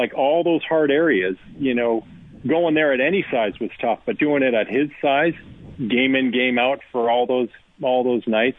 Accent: Calgary, Alberta, Canada; to be coming from being under a microscope in Calgary, in my hometown, to going to Nashville where you're totally anonymous.

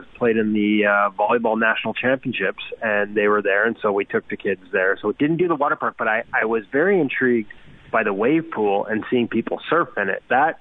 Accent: British Columbia, Canada; as a kid growing up in the Okanagan, water slides were a big part of my summers.

